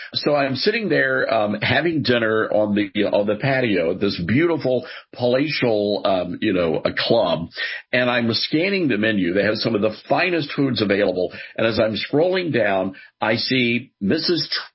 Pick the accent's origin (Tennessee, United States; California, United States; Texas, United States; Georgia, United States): Tennessee, United States; Memphis; also born or lived in New York City; So Memphis is my hometown. I was born and raised here, and I moved back to Memphis after living in New York City for 15 years.